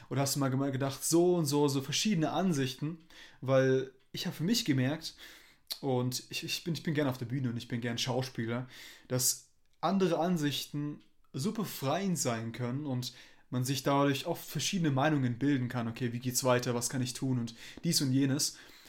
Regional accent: Germany; ich würde es öfter sagen, dass man das auf Deutsch sagt und ich bin Deutscher. Ich müsste eigentlich Deutsch reden können, aber kann ich nicht.

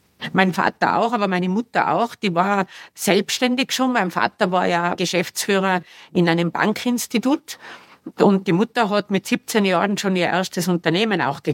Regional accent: Tyrol, Austria; Also wir sind im Bauernhaus ja aufgewachsen mit der Käserei und dann haben ganz klassischerweise, wie es in Tirol ja vielfach ist, da gab es dann eine Frühstückspension

